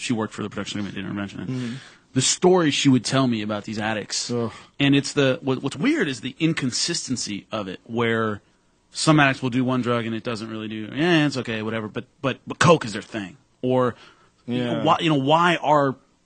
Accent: Long Beach, California, United States; I grew up in Long Beach, a lot of Samoans.

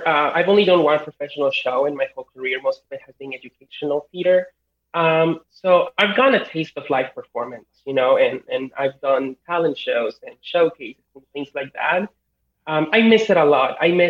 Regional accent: Colima, Mexico; I mean, I was born in Mexico. My whole family is from Mexico. We're actually from a place called Colima.

